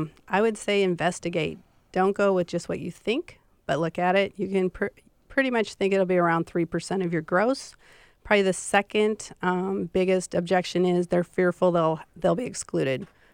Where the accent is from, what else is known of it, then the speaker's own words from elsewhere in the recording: Montana, United States; I am from Montana